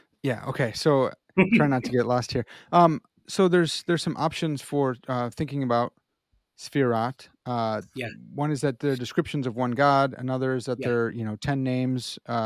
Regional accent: Chicago, Illinois, United States; accent: Chicago; So it's so good to hear you with not my Chicago accent.

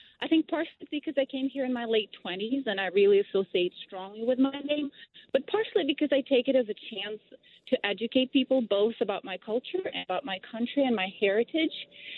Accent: Belarus; moved away as an adult; now in Pasadena, United States; I come from Belarus. I came here about 10 years ago

